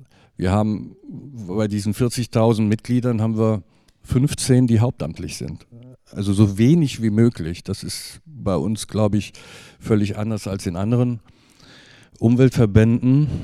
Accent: Cologne, North Rhine-Westphalia, Germany; ich komme aus dem Osten von Köln, bin sozusagen Königsforst Warneheide sozialisiert

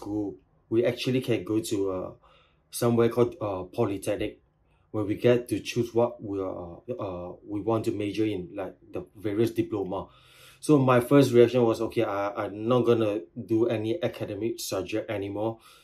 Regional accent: Singapore; I'm a filmmaker from Singapore.

